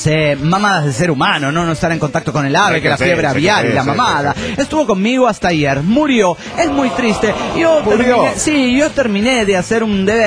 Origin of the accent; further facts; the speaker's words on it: San Luis, Argentina; de San Luis, Argentina.